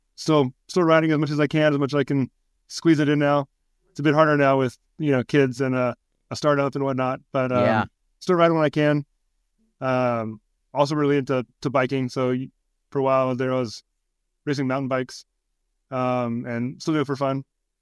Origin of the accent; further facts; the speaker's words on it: Riverside, California, United States; Yeah, so I grew up in Riverside, California, about an hour inland from here in Orange County.